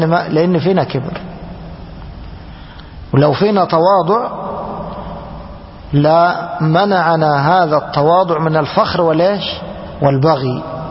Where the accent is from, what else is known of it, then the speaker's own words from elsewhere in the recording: Egypt; ترمرم هذا لفظ معروف عندنا في بلادنا مصر